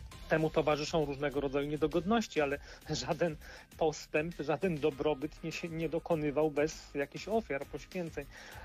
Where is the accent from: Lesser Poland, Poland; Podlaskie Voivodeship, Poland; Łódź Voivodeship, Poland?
Łódź Voivodeship, Poland; Łódź; no w związku z tym, że tu mieszkam, jestem łodzianinem